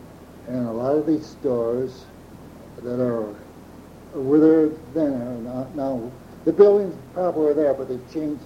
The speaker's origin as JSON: {"language": "English", "town": "Whitmore Lake", "region": "Michigan", "country": "United States", "tie": "born or raised there", "said": "I was born in Whitmore Lake, Michigan, in my grandparents' home. And after a week or so, I came to live on 7 Mile, where my folks lived."}